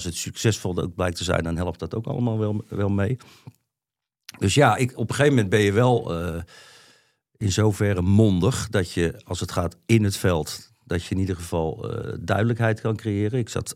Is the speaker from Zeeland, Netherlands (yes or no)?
yes; Zeeland, Netherlands; Kijk, ik kom uit Zeeland. Ik ben een bleu jongetje.